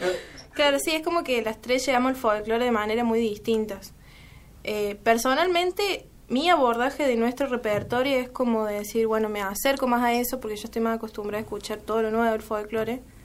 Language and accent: Spanish; Córdoba, Argentina; somos recordobesas, las tres hablamos recordobesas.